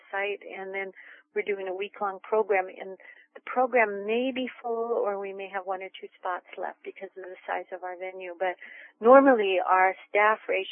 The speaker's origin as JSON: {"language": "English", "region": "California", "country": "United States", "tie": "born or raised there", "also_born_or_lived": "New Jersey", "lives_now": "New Hampshire, United States", "said": "Well, I was born in New Jersey, but spent most of my life in California. And now I'm living on the East Coast in New England and New Hampshire."}